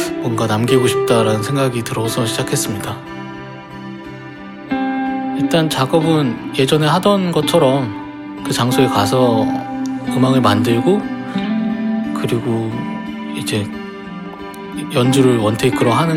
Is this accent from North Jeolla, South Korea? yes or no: no; Cheongnyangni, Seoul, South Korea; 제 고향이 청량리 근처거든요. 청량리 근처에서 태어나서 10년 동안 살았는데 그래서 거기 추억이 엄청 많아요.